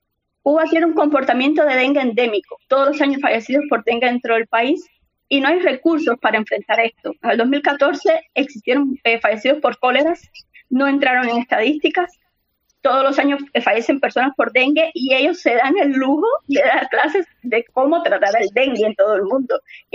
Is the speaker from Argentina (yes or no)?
no; Cuba; now in Madrid, Spain; soy médico cubana, fui expulsada del sistema de salud sanitario en el año 2015